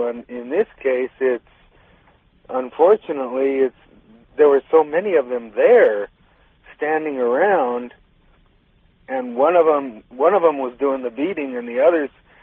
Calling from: Tacoma, Washington, United States; I'm calling from Tacoma, Washington.

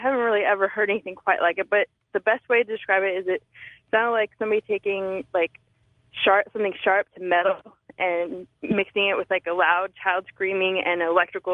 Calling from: Portland, Oregon, United States; I'm calling from Portland, Oregon.

